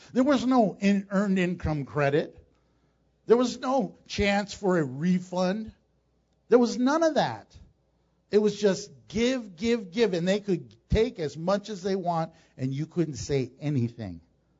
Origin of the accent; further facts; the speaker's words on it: United States; now Trump, my president, because I'm an American.